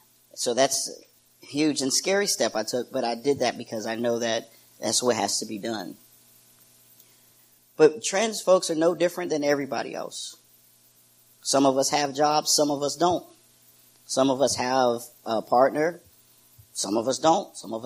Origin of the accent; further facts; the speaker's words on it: South Carolina, United States; So I decided to stay home here, South Carolina. I transitioned here. I'm born and raised in South Carolina.